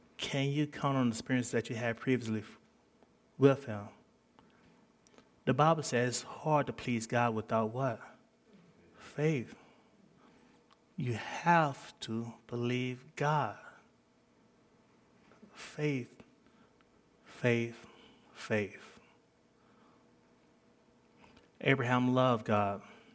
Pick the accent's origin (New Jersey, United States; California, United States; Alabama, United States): Alabama, United States; moved away as an adult; now in Dallas, United States; Alabama is like 9 hours. My hometown is 9 hours from Dallas.